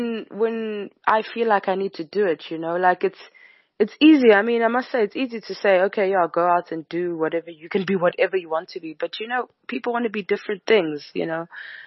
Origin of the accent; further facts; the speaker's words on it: Eswatini; also born or lived in South Africa; I'm from Eswatini.